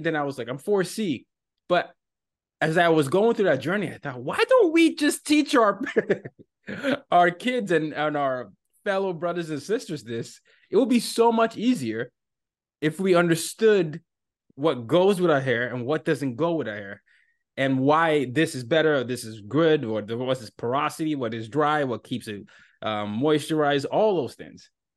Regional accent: Nigeria; this is how I'm from Nigeria.

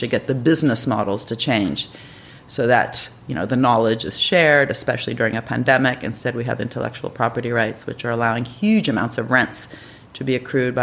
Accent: Italy; I'm from Italy.

